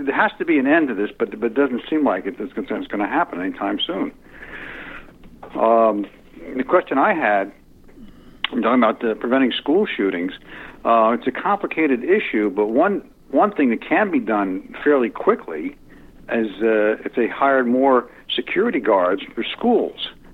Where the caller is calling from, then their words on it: New Jersey, United States; from New Jersey.